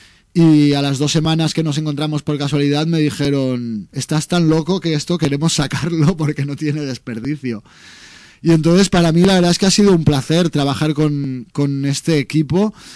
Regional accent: Barcelona, Catalonia, Spain; yo soy del barrio de Sants, aunque ya hace muchos años que no vivo, pero precisamente hace 2 o 3 años que he podido instalar el centro de operaciones musical en el barrio de Sants de nuevo.

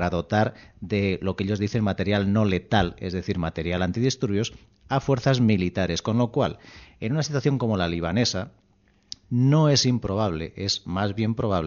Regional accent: Spain; como español

